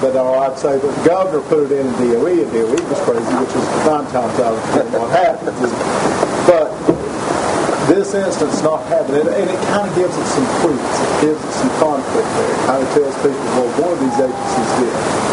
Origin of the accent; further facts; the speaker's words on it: Florida, United States; I'm from a small county myself. I'm from Lafayette County.